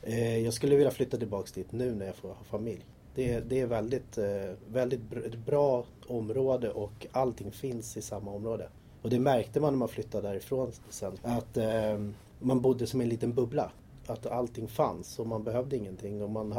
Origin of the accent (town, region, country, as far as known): Tyresö, Stockholm County, Sweden; born or raised there; also born or lived in Chile